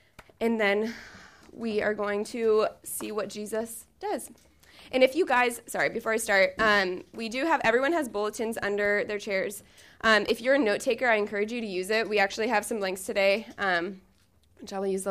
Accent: Lancaster, California, United States; kind of like where I grew up in Lancaster, California, which is literally the desert. It's very dry.

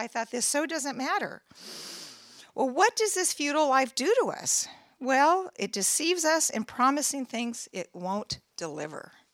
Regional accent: Merced, California, United States; I went up to visit my 95-year-old stepmother in Merced, my hometown.

